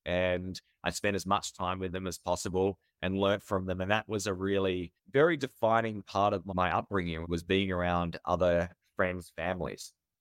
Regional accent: Tasmania, Australia; we didn't even have that exposure in where I grew up in Tasmania.

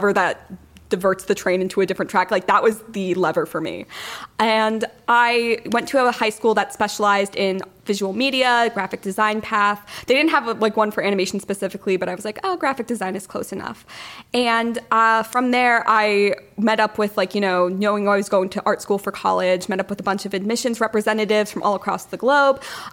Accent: New Jersey, United States; born there; I was born in New Jersey. I moved around a whole lot in my childhood, but I'm right now in Clark, New Jersey

